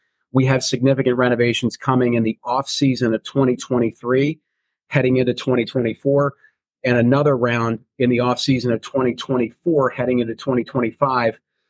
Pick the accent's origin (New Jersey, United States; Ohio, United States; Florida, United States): Ohio, United States; Columbus; So like many, I had the experience of growing up in Columbus. I always tipped towards the Cleveland teams as a young boy growing up.